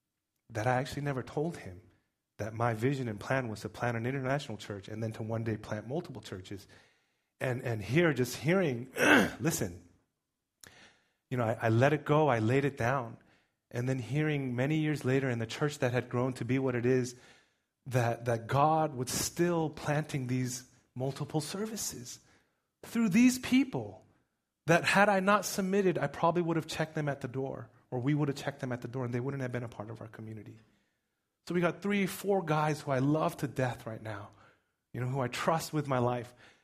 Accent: United States; That's so American, right? I'm American, right?

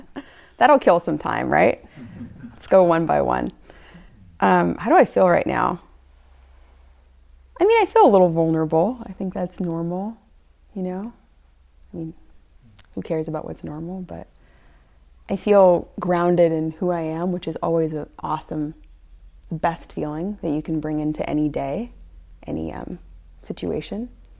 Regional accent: Washington, United States; I grew up in Washington State in the San Juan Islands, very beautiful place.

